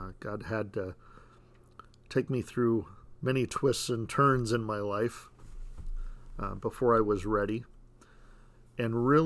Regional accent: Washington, United States; Born and raised in Washington State, and met Andrea in California

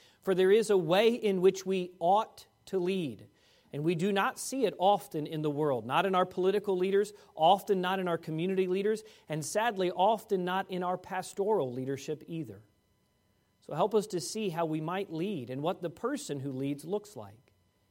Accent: Fairfax, Virginia, United States; My high school principal, Gil Hansen, at Fairfax Baptist Temple Academy, where I grew up in Fairfax, Virginia

